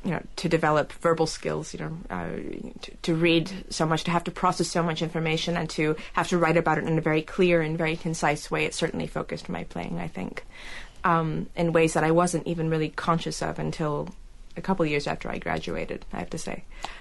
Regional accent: Cleveland, Ohio, United States; I grew up in a musical family, and I also I grew up in Cleveland, and I was a member of the Young Artist Program at the Cleveland Institute of Music.

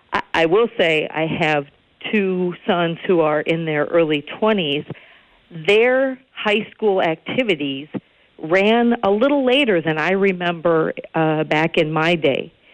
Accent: Stevens Point, Wisconsin, United States; I grew up in Stevens Point. There's a lot of farmland around it

